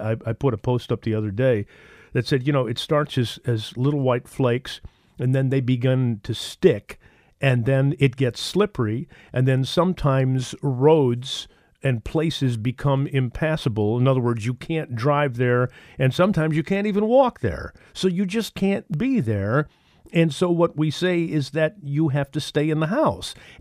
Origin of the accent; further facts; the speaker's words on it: Detroit, Michigan, United States; We used to actually, I grew up in Detroit, there was a street, Redmond was the street where all the buses ran.